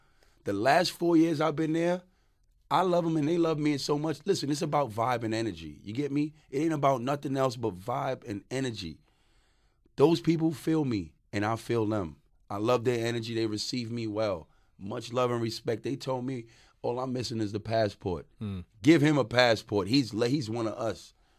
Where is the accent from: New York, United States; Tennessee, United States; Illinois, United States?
New York, United States; The Bronx; now in Melbourne, Australia; I come from the Bronx, New York. Okay? I come from, man, I'm trying to think of an area. I've been gone a long time here